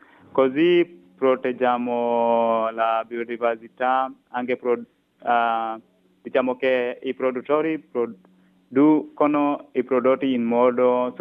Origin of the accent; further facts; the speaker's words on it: Kenya; Italian is a second language; now in Italy; Il mio paese, tipo in Kenya, loro non vogliono sapere dove il cibo viene